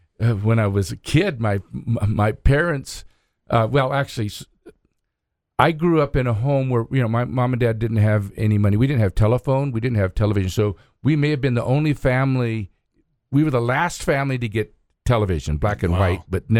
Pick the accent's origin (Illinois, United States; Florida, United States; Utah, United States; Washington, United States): Washington, United States; Vancouver; now in Idaho Falls, United States; Well, prior to that, I came from Vancouver, and we did the fireworks show in Vancouver, Washington.